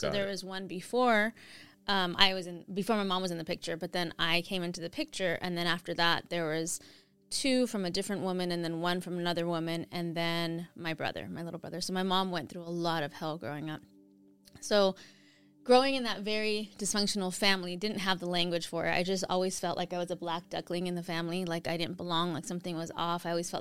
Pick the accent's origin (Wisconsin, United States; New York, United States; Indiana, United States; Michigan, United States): New York, United States; born there; I was born in New York. My parents are from Colombia, and I was born in a very Colombian home.